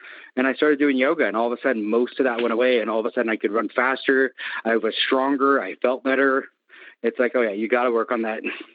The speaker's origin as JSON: {"language": "English", "town": "Seattle", "region": "Washington", "country": "United States", "said": "It's like, you know, going to Hawaii, it's hot and humid, and I'm from Seattle, so I'm not used to hot and humid."}